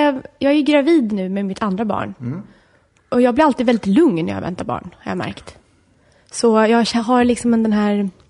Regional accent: Jakobsberg, Stockholm County, Sweden; Nej, jag är uppvuxen i Järfälla, i Jakobsberg

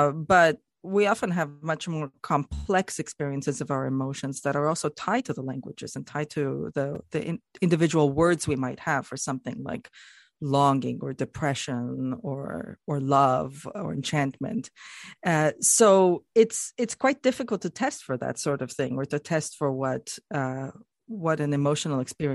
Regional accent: Canada; as a Canadian myself, I love Quebecois swear words

